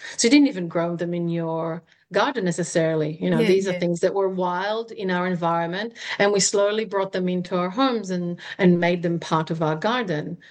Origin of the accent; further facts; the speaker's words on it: Israel; all the spices, all the herbs, vegetables that I've never seen before growing up in Israel.